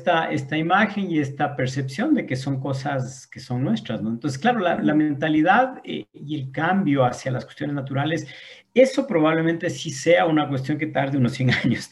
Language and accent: Spanish; Bolívar, Ecuador; yo soy de Bolívar, de la provincia de Bolívar